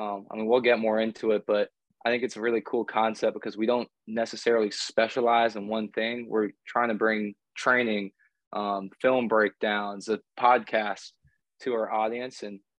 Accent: Durham, North Carolina, United States; I grew up in Durham.

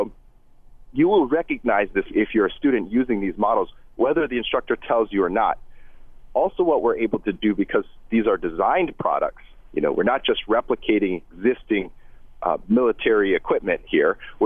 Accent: United States; born there; being born as an American, my father's an immigrant

